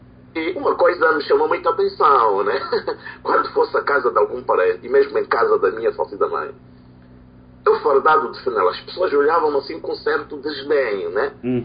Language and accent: Portuguese; Luanda, Angola; Nós, os crescemos em Luanda